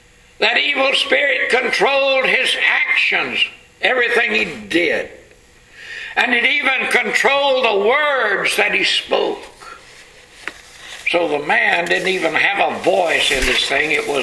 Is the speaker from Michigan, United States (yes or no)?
no; Texas, United States; Where I grew up down in Texas, they called them hogs or pigs.